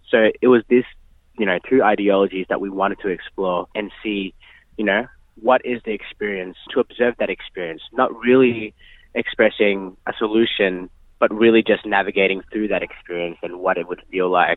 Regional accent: Philippines; Of course, I'm Filipino, you know, by blood and through my upbringing

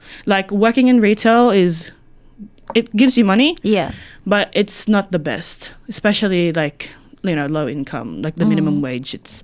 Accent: Tondo, Metro Manila, Philippines; because like back in the Philippines, like we're from Tondo

